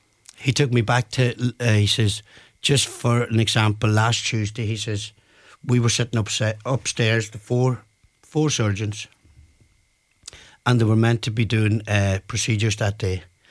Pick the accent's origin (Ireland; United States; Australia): Ireland; Ulster; And I told him, like, you know, I came from North Donegal.